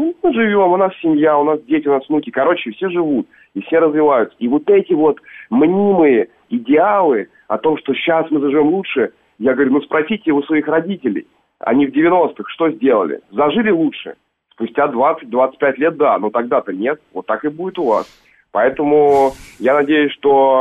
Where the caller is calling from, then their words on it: Kaliningrad Oblast, Russia; мне 28 лет, и так получается, что я сейчас звоню вам с Куршской косы.